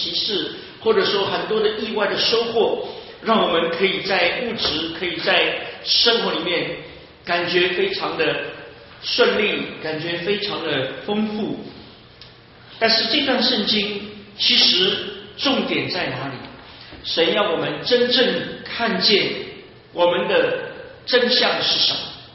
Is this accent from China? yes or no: yes; Shanghai, China; 我的故乡呢，其实我爸爸是浙江杭州人，虽然我在上海出生，在上海成长，但是我要填我的籍贯都是填浙江杭州